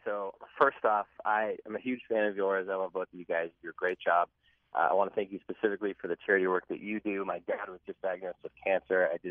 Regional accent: Atherton, California, United States; I am a white person from the Bay Area. I was born and raised in Atherton.

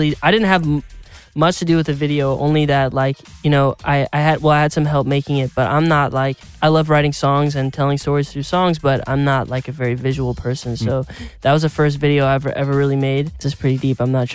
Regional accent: Arizona, United States; Like I lived in Arizona. I'm from Arizona, and then I moved to California.

